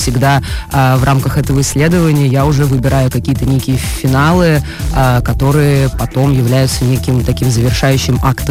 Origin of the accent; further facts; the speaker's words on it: Krasnodar, Krasnodar Krai, Russia; я родилась в Краснодаре и жила здесь до учебы, до университета.